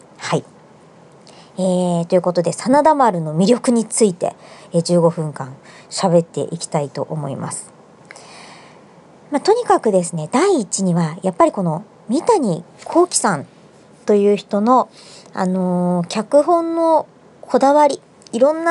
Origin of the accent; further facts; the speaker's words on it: Fukuoka, Japan; 旅する博多っ子